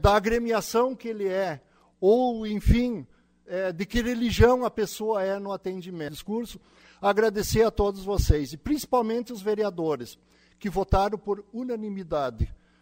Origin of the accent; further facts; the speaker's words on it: Vacaria, Rio Grande do Sul, Brazil; tenho propriedade em Monte Alegre, mas resido em Vacaria, também sou de Vacaria, quer dizer, tenho meu título em Vacaria e resido em Vacaria, sou vacariano.